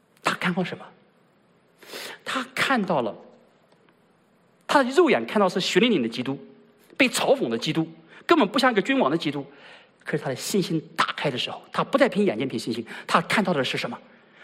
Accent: China; 我们中国人说士可杀不可辱

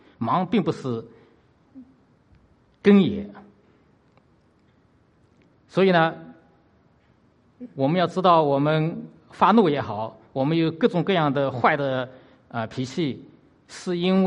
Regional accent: Zhejiang, China; 这个我老家是浙江，我是从浙江来的

